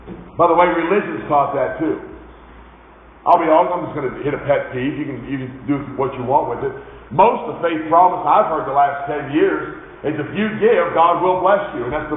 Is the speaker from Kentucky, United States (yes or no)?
yes; Kentucky, United States; born there; I was born in Kentucky.